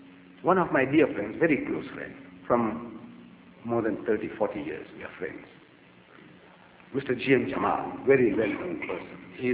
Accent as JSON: {"language": "English", "country": "India", "first_language": "Gujarati", "second_language": "English", "said": "You see, me, I am a Muslim from the Bombay province. I speak Gujarati. That's my language."}